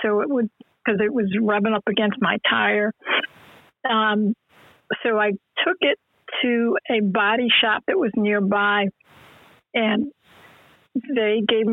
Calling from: New Jersey, United States; I'm calling from New Jersey

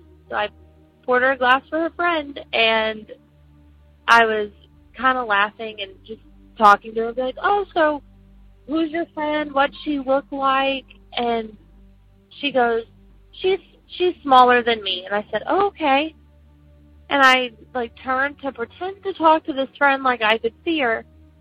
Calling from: Texas, United States; also born or lived in Lafayette, Louisiana; I'm calling from Texas. I wanted to tell y'all a story from the time I lived in Louisiana.

